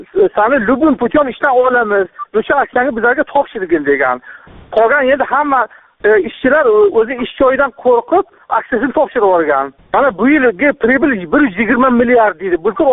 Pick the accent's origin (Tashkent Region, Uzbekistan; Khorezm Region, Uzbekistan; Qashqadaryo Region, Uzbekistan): Tashkent Region, Uzbekistan; Angren; Man Toshkent viloyatining Ohangaron shahridanman.